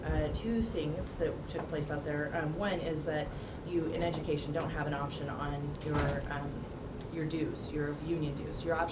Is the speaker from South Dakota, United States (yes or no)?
no; California, United States; because I'm born and raised in California. We live in a really kind of liberal area of California.